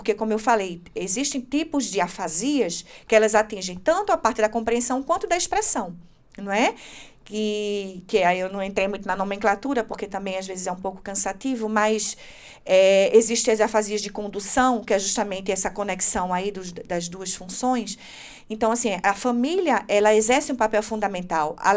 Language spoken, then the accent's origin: Portuguese; Recife, Pernambuco, Brazil; eu sou de uma região do Nordeste, do Brasil, que é o Recife, Pernambuco.